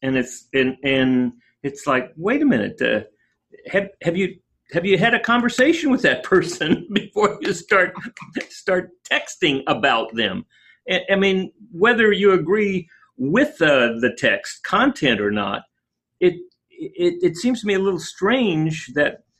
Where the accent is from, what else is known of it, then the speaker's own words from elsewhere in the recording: Texas, United States; I grew up in Texas. Remember, I went to TCU.